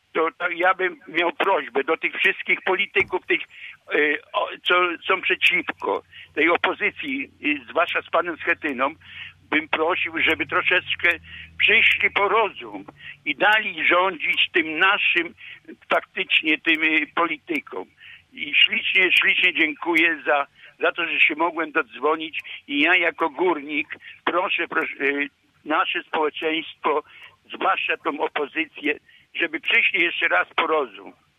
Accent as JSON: {"language": "Polish", "region": "Lower Silesian Voivodeship", "country": "Poland", "lives_now": "Tarnów Jezierny, Poland", "said": "Ja dzwonię z Tarnowa Jeziornego. Pochodzę po prostu z Dolnego Śląska jako górnik"}